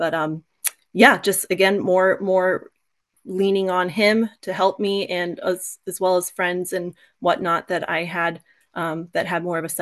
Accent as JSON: {"language": "English", "region": "Maryland", "country": "United States", "said": "went ahead and signed up for that distance in my home state of Maryland."}